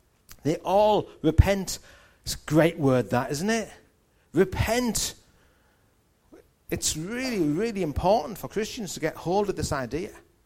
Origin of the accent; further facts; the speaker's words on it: Newcastle, North East England, United Kingdom; accent: Geordie; You get to the barrier, and I become as Geordie as possible. I have not lived in Newcastle at that point for 4, 5, 6 years.